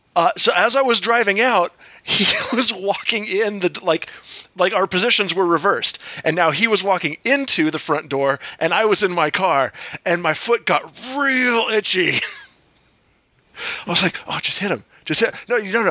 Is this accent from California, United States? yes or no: yes; San Diego, California, United States; when I was growing up in San Diego, tiny, tiny, tiny kitchen, like a closet-sized kitchen.